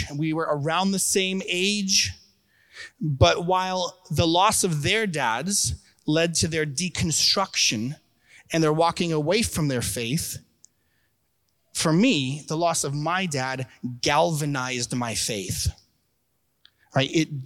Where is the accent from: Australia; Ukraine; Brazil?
Ukraine; now in United States; And I didn't grow up in the U.S. I grew up in Ukraine.